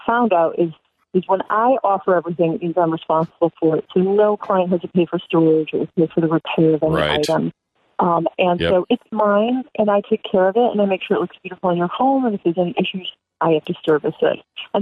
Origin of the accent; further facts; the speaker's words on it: Glenview, Illinois, United States; I'm from Glenview. I just happen to have a lot of clientele in there.